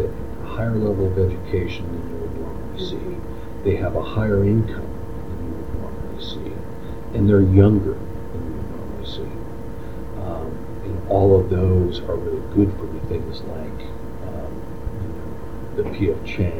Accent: Portland, Oregon, United States; Now, I'm actually born and raised in Portland, so known Hillsborough my whole life. Although I never lived in Hillsborough.

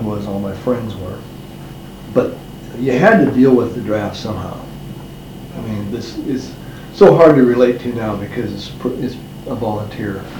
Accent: Seaside, United States; I came from Seaside, which is a pretty small county

